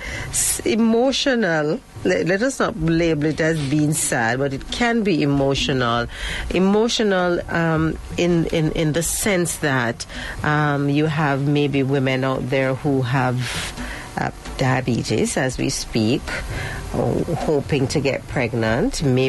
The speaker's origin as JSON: {"language": "English", "country": "Jamaica", "said": "as a Jamaican"}